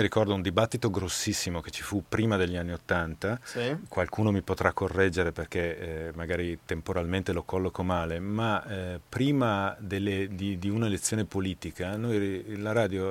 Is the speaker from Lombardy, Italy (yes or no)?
yes; Lombardy, Italy; ho una dizione orrenda, si sente che sono lombardo